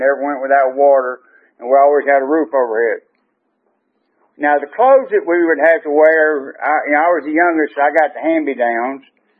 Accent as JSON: {"language": "English", "region": "Georgia", "country": "United States", "tie": "born there", "said": "But I was born in Hall County, Georgia, about 70 miles north of here."}